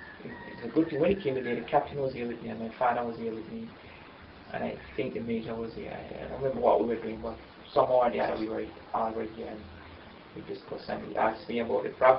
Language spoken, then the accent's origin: English; Jamaica; I would say outside of Jamaica, but I spend a little time going in and outside of the United States